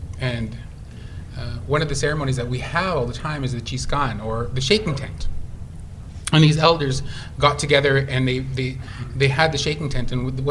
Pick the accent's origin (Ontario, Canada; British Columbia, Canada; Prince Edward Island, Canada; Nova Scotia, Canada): Ontario, Canada; I'm originally from Sagging First Nation